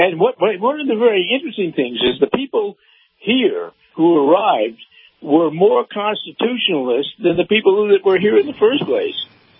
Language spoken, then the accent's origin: English; New York, United States; also born or lived in Los Angeles; I moved out 5.5 years ago from L.A., and I grew up in New York.